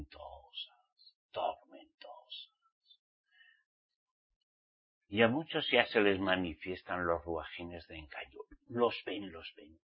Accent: Spain; Aquí, en mi país, en España, hay un dicho

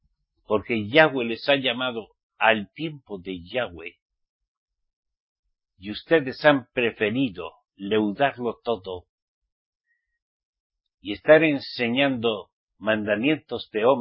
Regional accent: Navarre, Spain; Yo como soy vasco navarro, del Valle Roncalés español

